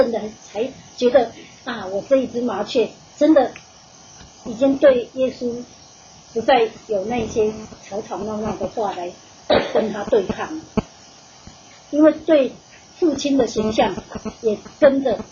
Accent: Taiwan; 所以反正我不开口，人家不知道我是台湾人

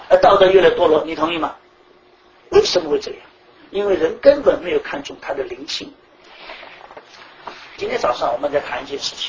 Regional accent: China; 就好像我们中国人骂人家，你这个人不是人是什么？是畜生。

